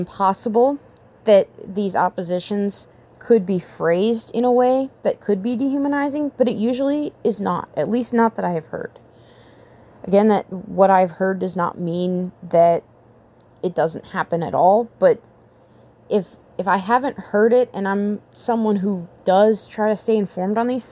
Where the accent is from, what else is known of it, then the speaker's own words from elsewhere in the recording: United States; a pretty good claim to say that I'm an American. It's not like I just came here from Lesotho.